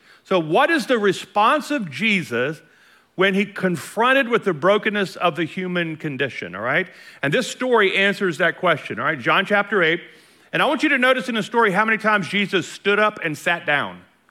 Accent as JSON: {"language": "English", "region": "Louisiana", "country": "United States", "said": "Remember, I'm from Louisiana, so it's not that uncommon."}